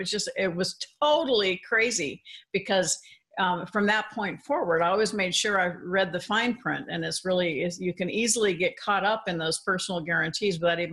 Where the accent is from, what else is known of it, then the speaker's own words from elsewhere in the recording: Orlando, Florida, United States; So most of you know that I grew up in Orlando, so it's always nice to be talking to another Floridian.